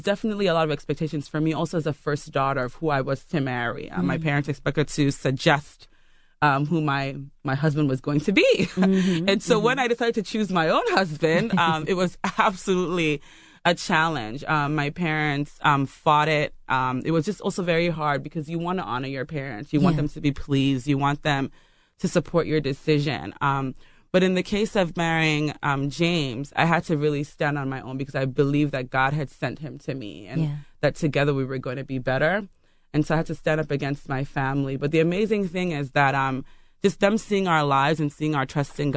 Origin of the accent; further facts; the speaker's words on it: Nigeria; now in United States; my cultural background being Nigerian, being West African, I grew up in Nigeria. So I only moved to the United States to go to school.